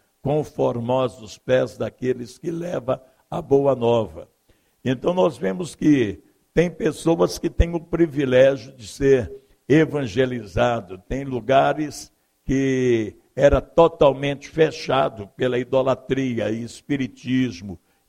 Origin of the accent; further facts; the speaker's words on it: Curvelo, Minas Gerais, Brazil; born there; also born or lived in Belo Horizonte; eu nasci, nasci em Curvelo, fui criado há 5 anos